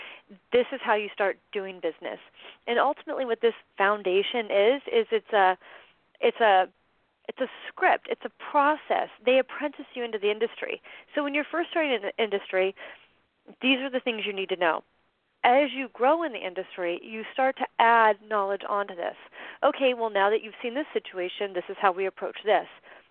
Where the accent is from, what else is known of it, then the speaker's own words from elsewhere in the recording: San Diego, California, United States; And I'm lucky I grew up in San Diego. So, like, I had all my college friends to start